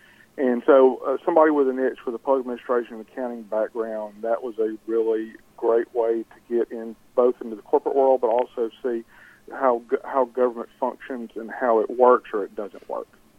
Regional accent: Arkansas, United States; I'm a native Southern Arkansan. I was not born and raised in Northeast Arkansas

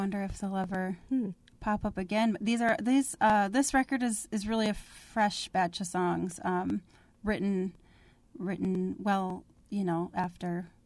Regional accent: Eau Claire, Wisconsin, United States; it was a kind of a fun little mix of both Eau Claire, which is my hometown, and Duluth, which I really loved.

